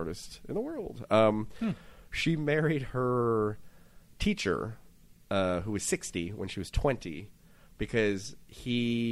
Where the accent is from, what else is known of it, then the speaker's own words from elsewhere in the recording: West Coast, United States; That's what growing up on the West Coast, contemplating what earthquakes might do.